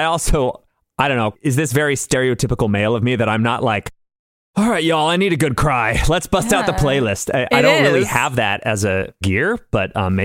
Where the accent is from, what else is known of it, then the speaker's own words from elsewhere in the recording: California, United States; Listeners, I'm from the West Coast. We don't have a lot of foliage down in Southern California.